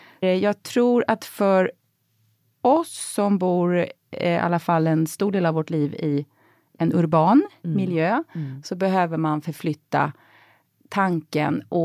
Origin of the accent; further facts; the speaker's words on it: Växjö, Kronoberg County, Sweden; där jag växte upp utanför Växjö så finns det fortfarande, tror jag, en vildsvinsrestaurang